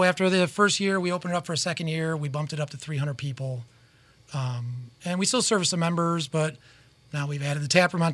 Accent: Chicago, Illinois, United States; South side of Chicago. Yeah, we're from the Hegwisch neighborhood.

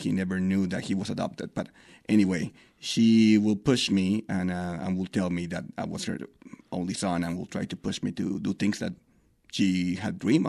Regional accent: Poza Rica, Veracruz, Mexico; born there; English is a second language; Well, I was born in Veracruz. I was born in a very small town. The name is Poza Rica, Veracruz. And we traveled all over Mexico. We moved to different places. So I was only born there and probably lived there for 2 years.

